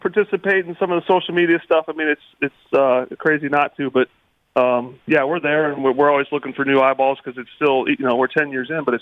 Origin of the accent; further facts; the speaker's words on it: Indiana, United States; now in California, United States; growing up in Indiana, it's not a wine area, but liked a lot of nice restaurants, people were into wine. I live in California